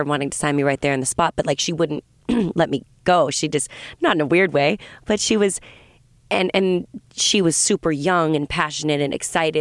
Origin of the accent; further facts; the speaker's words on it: Vermont, United States; born there; I was born in Vermont. Shout out Bernie Sanders.